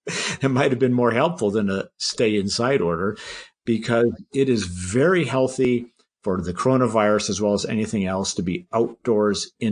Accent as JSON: {"language": "English", "region": "Michigan", "country": "United States", "tie": "born or raised there", "said": "My home state is Michigan."}